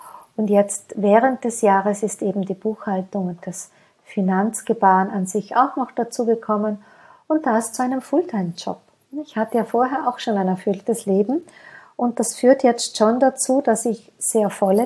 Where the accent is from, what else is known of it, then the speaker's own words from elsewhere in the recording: Austria; Sagt man bei uns in Österreich, losen ist auch hören, los einmal, hör einmal.